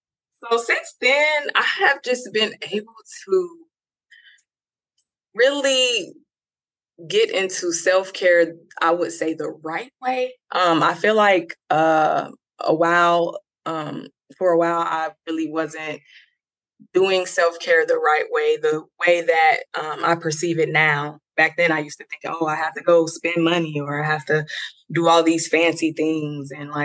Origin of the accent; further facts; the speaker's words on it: Dayton, Ohio, United States; now in Columbus, United States; I'm from Dayton, Ohio, and I grew up in a small town, and I moved to Columbus in April 2021 after I had my son.